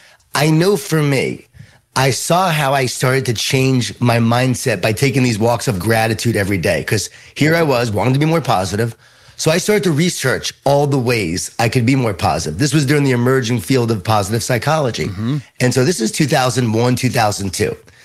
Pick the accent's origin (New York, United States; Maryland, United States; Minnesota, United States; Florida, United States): New York, United States; I grew up in Long Island, New York, Jewish Italian family, a lot of food, a lot of guilt.